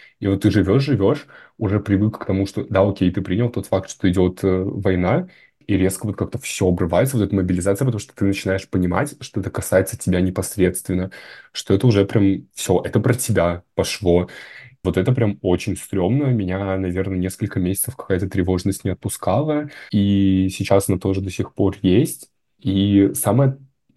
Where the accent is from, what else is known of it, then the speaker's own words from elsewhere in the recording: Russia; Я просто в стране, где родился, вырос, жил, я враг